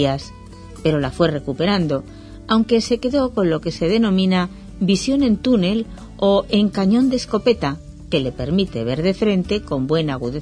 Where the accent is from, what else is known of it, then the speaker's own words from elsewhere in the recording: Castile and León, Spain; Jugaba de pequeñito en mi pueblo y en torneos por la provincia de Burgos.